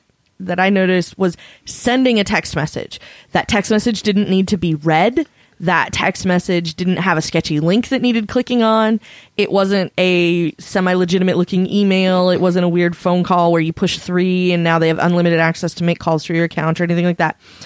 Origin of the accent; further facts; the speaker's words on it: United States; And so now I, as an American, am helping a foreign government spy on fellow Americans.